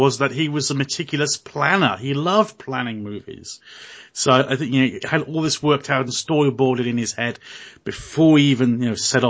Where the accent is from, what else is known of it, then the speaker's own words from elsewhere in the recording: Australia; which as an Australian, I find that hilarious, that kangaroos could go extinct